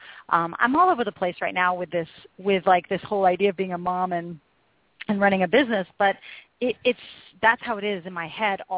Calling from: Seattle, Washington, United States; I'm calling in from Seattle, and it is unusually dry today.

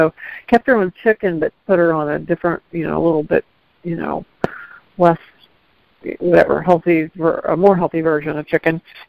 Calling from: Cincinnati, Ohio, United States; I'm calling from Cincinnati, Ohio.

